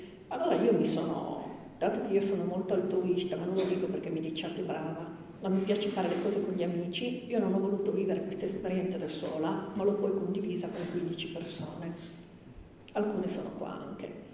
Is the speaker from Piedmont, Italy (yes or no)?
yes; Asti, Piedmont, Italy; io sono astigiana. E io sono di Portacomaro.